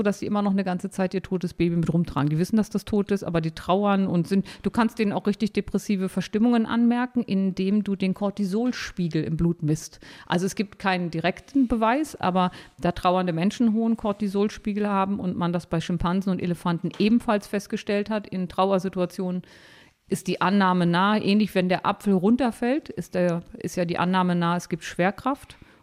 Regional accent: Harz, Germany; Hallo, ich komme aus dem Harz.

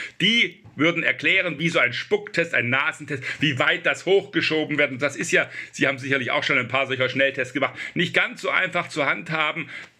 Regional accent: Southern Germany, Germany; Ich komme aus Süddeutschland

